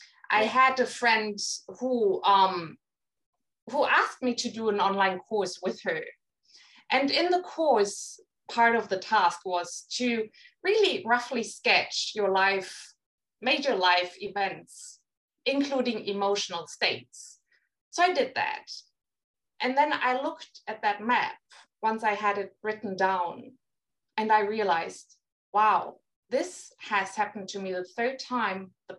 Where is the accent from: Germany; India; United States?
Germany; English is a second language; moved away as an adult; now in Sydney, Australia; So I'm from Germany originally, but I always knew I wanted to live abroad someday. And my husband had a chance 10 years ago. So we moved to Sydney. It was meant to be 4 years, but it's been 10.